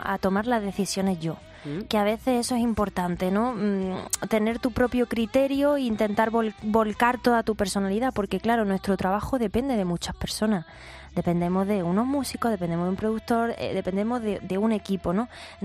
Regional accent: Seville, Andalusia, Spain; estamos pendientes de volver a mi tierra, Sevilla

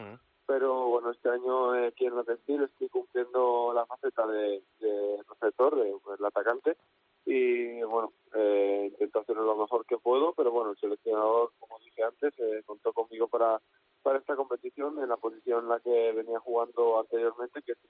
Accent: Cabezón de la Sal, Cantabria, Spain; llevar los colores de aquí, de Cabezón de la Sal, que es de donde soy yo, y luego también de pues de Cantabria

